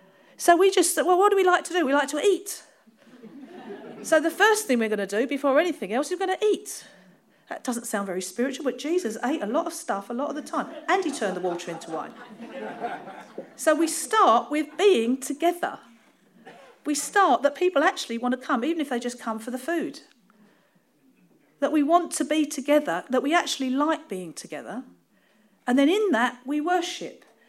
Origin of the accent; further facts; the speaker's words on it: London, United Kingdom; accent: Cockney; It's my Cockney accent coming out.